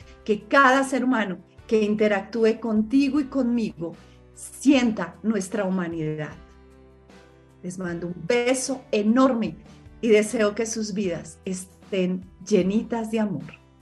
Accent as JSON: {"language": "Spanish", "town": "Armenia", "region": "Quindío", "country": "Colombia", "said": "mi familia, yo soy de Armenia, muy en mi familia paisa es muy común"}